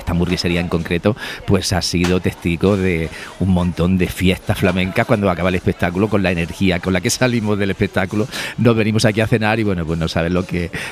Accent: Carcabuey, Andalusia, Spain; Soy de Carcabuey, un pueblo de Córdoba, un pueblo muy pequeñito de la Subbética.

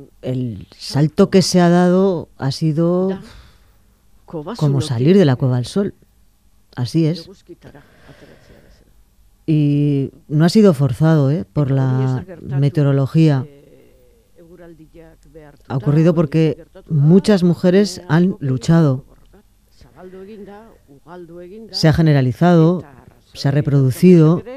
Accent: Hondarribia, Basque Country, Spain; En mi pueblo, yo soy de Hondarribi

